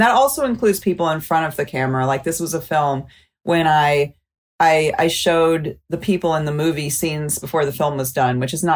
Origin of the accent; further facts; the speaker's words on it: Mobile, Alabama, United States; I'm from Mobile and I'm white.